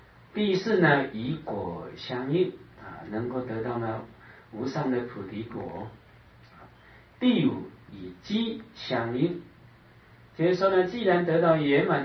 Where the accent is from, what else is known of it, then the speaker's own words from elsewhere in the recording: China; 我们中国人呢喜欢简练一点的啊，所以呢称作菩萨。